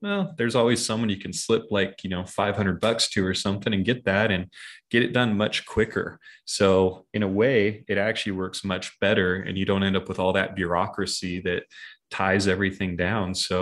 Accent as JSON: {"language": "English", "town": "Seattle", "region": "Washington", "country": "United States", "said": "So if you're comparing it to like San Diego, San Francisco, I'm from Seattle."}